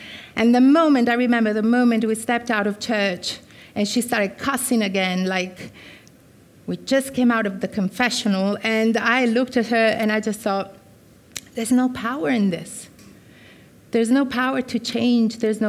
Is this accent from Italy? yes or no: yes; Italy; I was brought up in Italy in a Catholic household